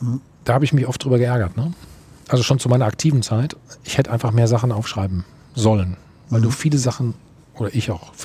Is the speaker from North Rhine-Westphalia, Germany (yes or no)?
yes; Bad Salzuflen, North Rhine-Westphalia, Germany; ich komme nun mal da aus Bad Salzuflen, das ist 20 Kilometer von Bielefeld.